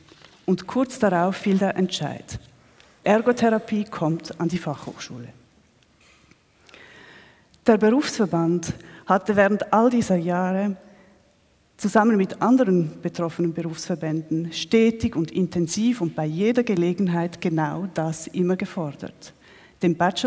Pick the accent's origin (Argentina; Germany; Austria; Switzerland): Switzerland; accent: Swiss; Das ist Hochdeutsch mit Schweizer Akzent.